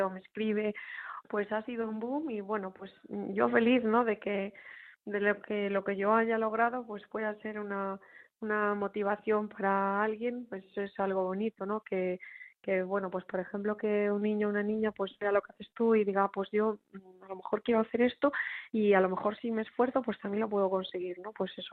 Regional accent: Vigo, Galicia, Spain; soy de Vigo, tengo 33 años

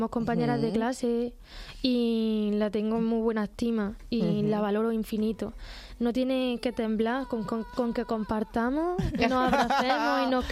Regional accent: Andalusia, Spain; la música clásica de mi tierra, que es el flamenco, y el blues, el soul. Escuchaba el alma que hay detrás, la capacidad de contar sus penas, como en Andalucía también tenemos.

